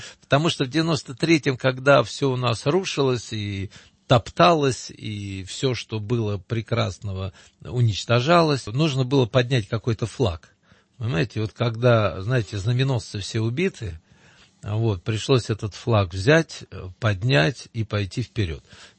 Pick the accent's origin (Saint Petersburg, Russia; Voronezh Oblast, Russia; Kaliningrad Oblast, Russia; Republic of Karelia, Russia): Voronezh Oblast, Russia; Voronezh; now in Moscow, Russia; Я сам приехал из Воронежа, это правда большой город у нас считается, но я сам оттуда приехал в Москву